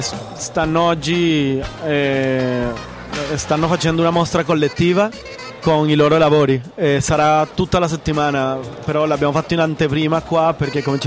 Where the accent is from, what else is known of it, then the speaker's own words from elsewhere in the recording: Venezuela; come io vengo dal Venezuela e conosco casi bellissimi che si sono fatti in Venezuela